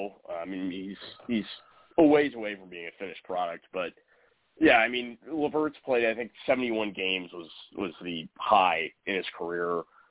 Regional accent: Cleveland, Ohio, United States; personally, I'm a Sexton guy, and that's just because I'm from Cleveland.

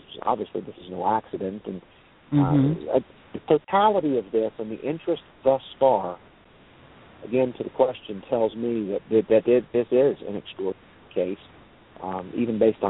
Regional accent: United States; I was born and raised here in Lee County. I'm 52. I've been here my whole life.

